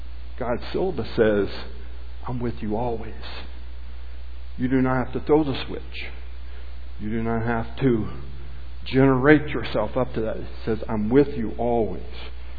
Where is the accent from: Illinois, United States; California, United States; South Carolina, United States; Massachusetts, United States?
Illinois, United States; For instance, I'm from Southern Illinois. They don't know what soccer is